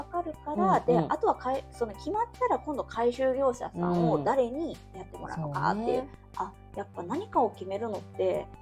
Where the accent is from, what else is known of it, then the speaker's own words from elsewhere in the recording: Oita, Japan; 私地元大分なんですけど